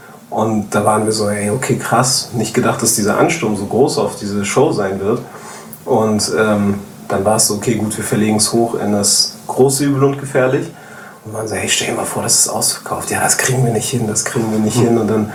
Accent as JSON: {"language": "German", "region": "Hamburg", "country": "Germany", "tie": "born or raised there", "lives_now": "Berlin, Germany", "said": "Selbst wenn ich in Berlin mittlerweile irgendwie meine Base habe und da wohne und so, aber Hamburg ist einfach meine Heimatstadt"}